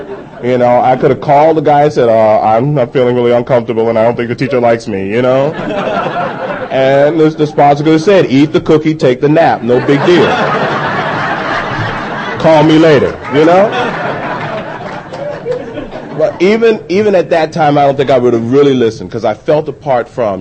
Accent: New York, United States; also born or lived in Knob Noster, Missouri; And then when I turned about 6 years old, we moved to New York. And New York is where I grew up. I grew up in Harlem

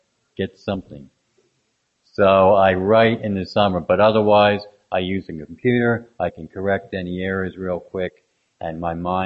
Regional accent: Hopewell, New Jersey, United States; now in Tucson, United States; I grew up in Hopewell, New Jersey, before I moved to Tucson.

